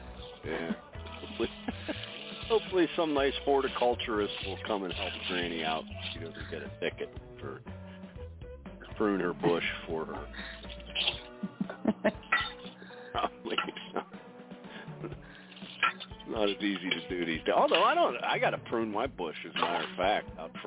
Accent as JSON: {"language": "English", "region": "Scotland", "country": "United Kingdom", "said": "As Scottish as I am not going for that."}